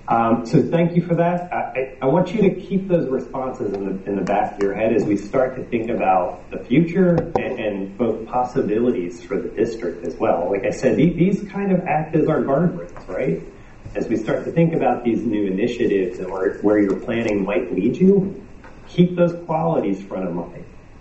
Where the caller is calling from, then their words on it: Pittsburgh, Pennsylvania, United States; I'm joining you from Pittsburgh, Pennsylvania